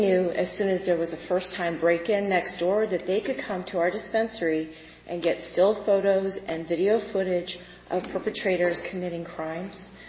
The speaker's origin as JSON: {"language": "English", "town": "Sparks", "region": "Nevada", "country": "United States", "said": "I'm from Sparks."}